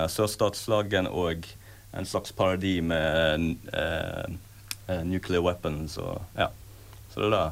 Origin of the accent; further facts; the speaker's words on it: Australia; Norwegian is a second language; now in Norway; Jeg er fra Australia, og da så jeg på det litt, ja.